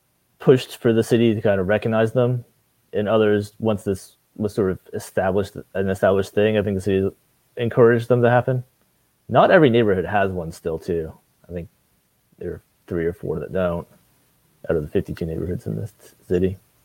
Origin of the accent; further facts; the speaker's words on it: Maine, United States; I do not have an Ohio accent. I grew up in Maine.